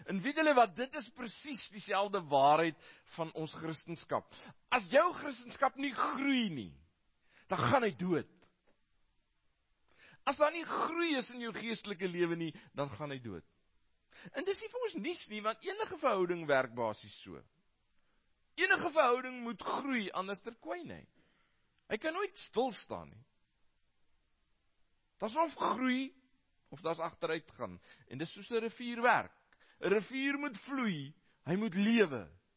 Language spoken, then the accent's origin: Afrikaans; Karoo, South Africa; Nou, ek kom uit die Karoo uit, so een rivier is my een wonderlijke ding.